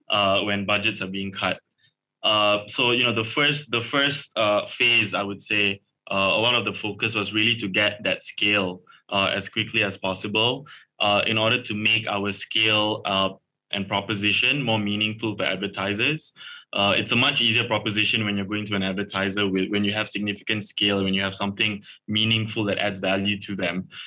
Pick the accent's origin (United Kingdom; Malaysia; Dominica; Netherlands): Malaysia; being Malaysian, having been in the industry a little bit before, just the importance of having great local content was very apparent to me